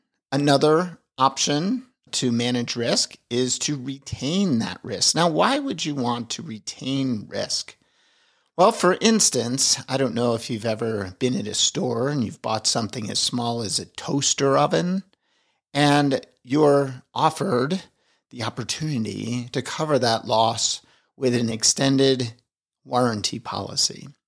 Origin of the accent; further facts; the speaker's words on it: Longmont, Colorado, United States; coming to you from my hometown of Longmont, Colorado.